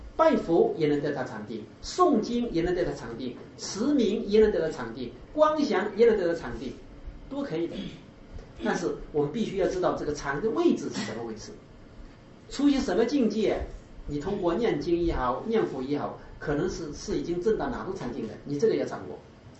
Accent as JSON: {"language": "Chinese", "country": "China", "said": "我们中国人为什么这个不喜欢谈基础的东西呢？我们中国人就是喜欢高大上的东西。"}